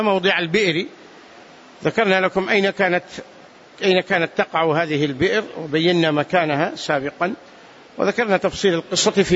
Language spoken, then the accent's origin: Arabic; Hejaz, Saudi Arabia; يكثر هذا الشجر عندنا في الحجاز،